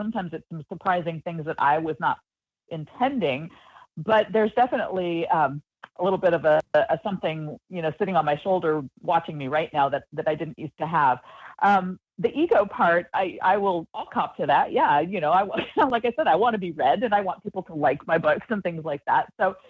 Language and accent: English; West Coast, United States; I grew up on the West Coast, but I spent a lot of time going back to the Midwest and visiting extended family.